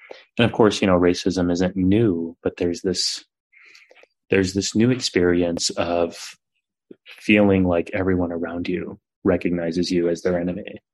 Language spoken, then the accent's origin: English; San Antonio, Texas, United States; My parents immigrated from India in the 70s, and I was born and raised in Texas, in South Texas, at a time where there weren't really many South Asians in South Texas